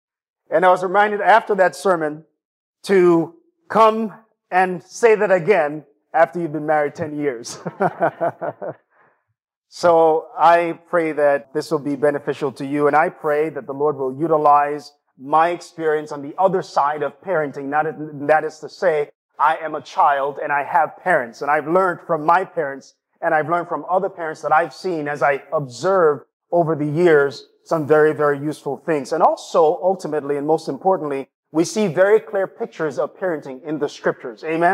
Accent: Jamaica; And I'm reminded of my hometown and my homeland, Jamaica.

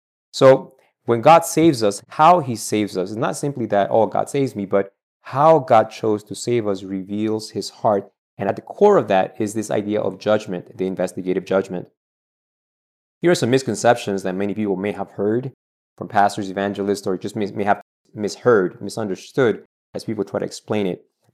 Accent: Pennsylvania, United States; And growing up in Pennsylvania, I was very familiar with this idea of a keystone.

